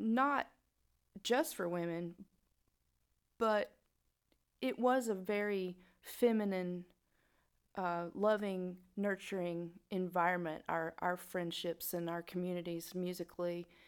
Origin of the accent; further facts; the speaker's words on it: Asheville, North Carolina, United States; Well, I most likely come from another planet, but we'll just say I'm from Asheville, North Carolina.